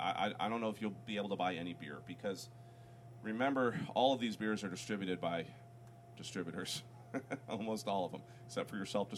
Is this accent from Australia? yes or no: no; Missouri, United States; And I said, you know, I'm from Missouri, and I happen to be going there the next weekend.